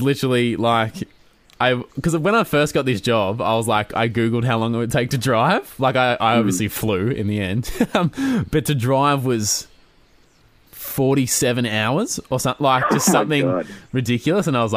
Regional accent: Melbourne, Victoria, Australia; now in Perth, Australia; I'm from Melbourne and I, you know, go and see my family in Melbourne at Christmas.

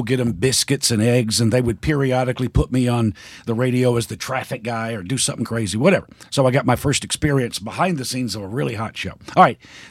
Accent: Muscle Shoals, Alabama, United States; No, Muscle Shoals.

